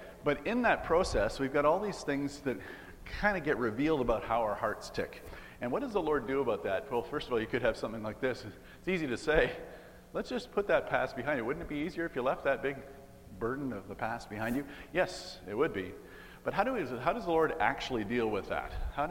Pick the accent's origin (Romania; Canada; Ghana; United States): Canada; Sudbury, Ontario; so we grew up in Sudbury